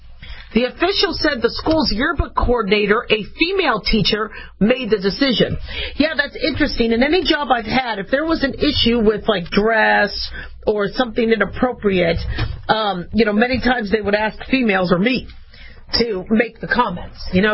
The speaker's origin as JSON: {"language": "English", "town": "Phoenix", "region": "Arizona", "country": "United States", "tie": "born or raised there", "said": "And mind you, I grew up in Phoenix, Arizona. So it definitely wasn't that easy."}